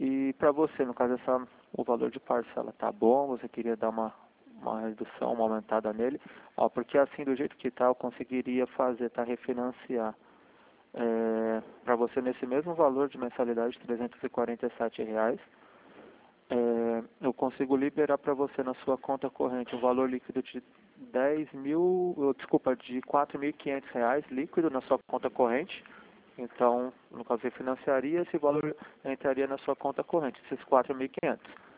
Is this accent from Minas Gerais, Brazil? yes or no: no; Sorocaba, São Paulo, Brazil; Ok, é que eu sou aqui de Sorocaba, não sou de Itapê.